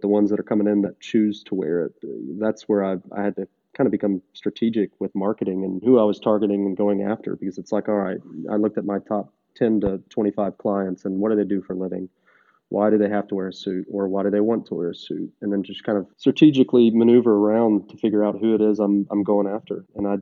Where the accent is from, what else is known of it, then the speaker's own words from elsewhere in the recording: Nashville, Tennessee, United States; Just because I was from Nashville, born and raised